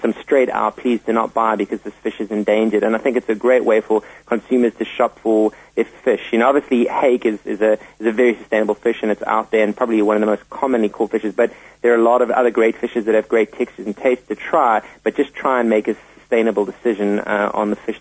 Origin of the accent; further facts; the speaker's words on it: Durban, KwaZulu-Natal, South Africa; I grew up in Durban